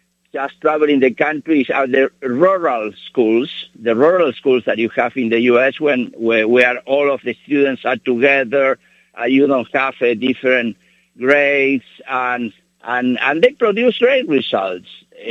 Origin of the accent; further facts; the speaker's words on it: Argentina; I was born and raised in Argentina